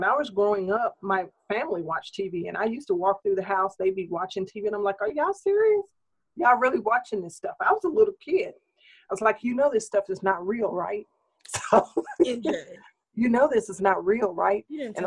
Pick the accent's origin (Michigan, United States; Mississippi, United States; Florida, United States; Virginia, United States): Mississippi, United States; So I grew up doing that for myself because I grew up in a community that was, I'm from Mississippi.